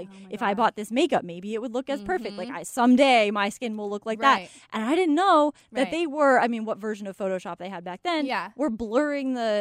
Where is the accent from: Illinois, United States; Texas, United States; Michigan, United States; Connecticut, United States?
Connecticut, United States; Killingworth; is from my hometown, Killingworth, Connecticut.